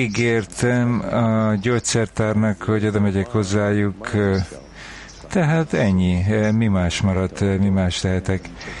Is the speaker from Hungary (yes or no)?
no; Germany; Hungarian is a second language; de én német vagyok.